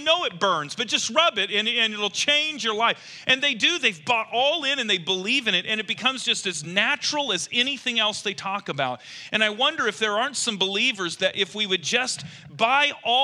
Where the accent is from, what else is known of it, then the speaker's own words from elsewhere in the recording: Kansas, United States; I remember I grew up in Johnson County, Kansas, and they said, no more of that.